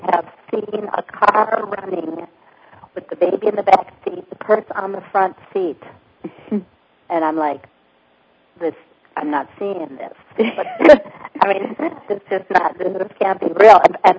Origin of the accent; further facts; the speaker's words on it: Milwaukee, Wisconsin, United States; Well, I'm from Milwaukee, Wisconsin, and you know, so I'm used to more city.